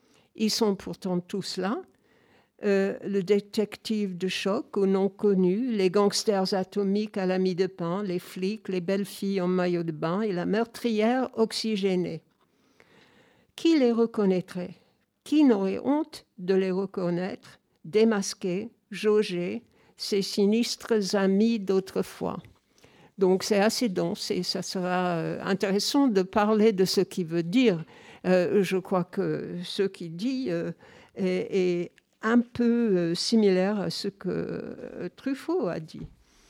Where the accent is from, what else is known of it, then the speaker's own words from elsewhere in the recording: United States; French is a second language; now in France; En tant qu'Américaine habitant avec beaucoup de bonheur la France.